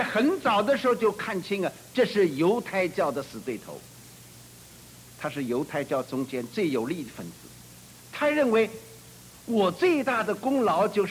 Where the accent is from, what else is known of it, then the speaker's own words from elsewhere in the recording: China; 希伯来人跟我们中国人刚好两样，中国人自己父亲的名字就要避讳，不能够再取了